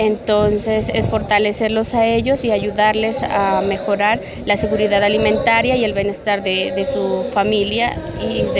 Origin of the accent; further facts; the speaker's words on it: Sandoná, Nariño, Colombia; Soy de Sandoná, Nariño, estudié en la Universidad de Nariño, me gradué en el año 2016